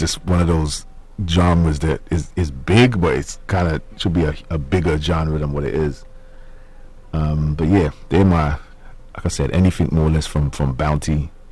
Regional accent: London, United Kingdom; But then growing up in London, had to have a big appreciation for reggae.

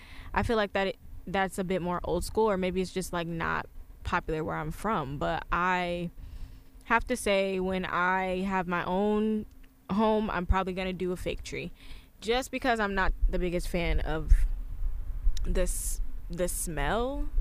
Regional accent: Michigan, United States; now in Maryland, United States; We did get a little bit of snow here in Maryland, but I'm from Michigan originally

